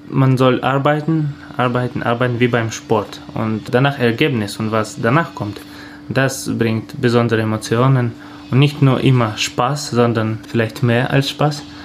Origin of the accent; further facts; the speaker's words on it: Saint Petersburg, Russia; German is a second language; Aber für mich St. Petersburg bleibt ganz, ganz, ganz wichtige Musikstadt. Nicht nur, weil das meine Heimat ist.